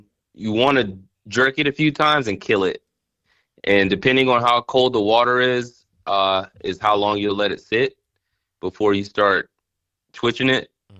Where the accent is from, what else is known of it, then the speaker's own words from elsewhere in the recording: Summerville, South Carolina, United States; Yeah, so I'm from Somerville, South Carolina. It's pretty much like a suburb of Charleston, South Carolina.